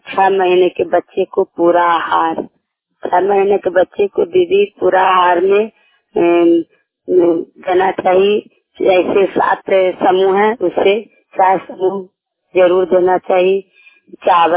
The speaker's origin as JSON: {"language": "Hindi", "town": "Harnaut", "region": "Bihar", "country": "India", "said": "मैं नरसा जिला के रहने वाली हूँ। मैं हरनौत प्रखंड के हूँ, मेरा घर उखड़ा है।"}